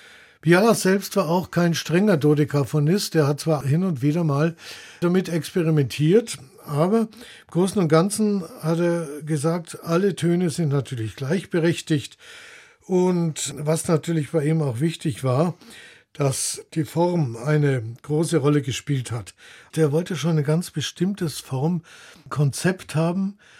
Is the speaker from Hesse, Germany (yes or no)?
no; Regensburg, Bavaria, Germany; also born or lived in Breslau, Poland; Aufgewachsen bin ich in Regensburg, weil ich bin in Breslau geboren, 43.